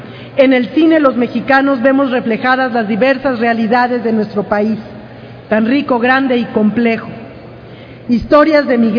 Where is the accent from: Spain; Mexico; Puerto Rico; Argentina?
Mexico; tenemos pocos asideros donde encontrar símbolos para identificarnos como mexicanos y así poder trabajar en favor de esta gran nación.